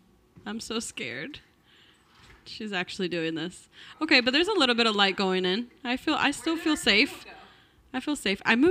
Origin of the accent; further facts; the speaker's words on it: Brazil; So I'm from Brazil